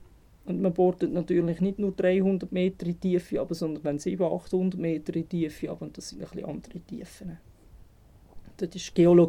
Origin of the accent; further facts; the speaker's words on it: Switzerland; Ist bei uns in der Schweiz ein Thema.